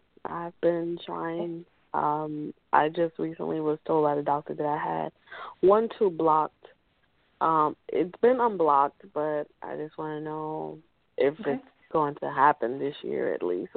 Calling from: Tampa, Florida, United States; Hi. I'm calling from Florida, Tampa, Florida.

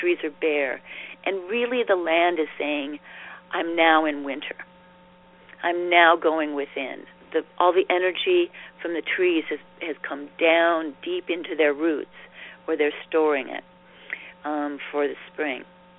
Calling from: Boulder, Colorado, United States; Even here, I'm speaking from Boulder, Colorado.

